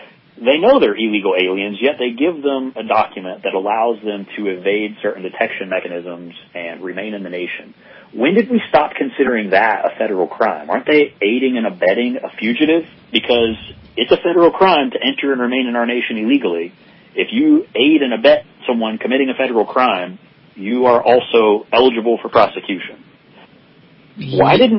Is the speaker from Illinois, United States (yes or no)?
no; Florida, United States; Yeah, I grew up in Florida. Most people, they develop this image of palm trees and the beach, but the part of Florida I grew up in, we jokingly call Lower Alabama in North Florida.